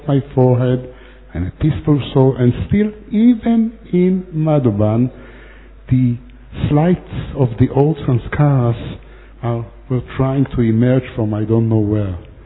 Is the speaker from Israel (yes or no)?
yes; Israel; I'm from Israel, 10 years in Gyan.